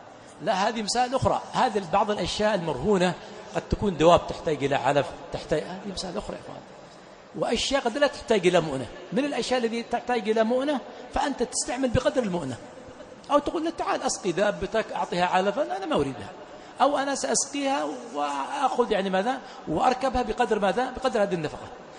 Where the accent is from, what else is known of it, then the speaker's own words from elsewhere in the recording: Yemen; فالأخ يتكلم في أشياء تكون عندنا في اليمن، هذه الأشياء ما أظنها في اليمن عندنا.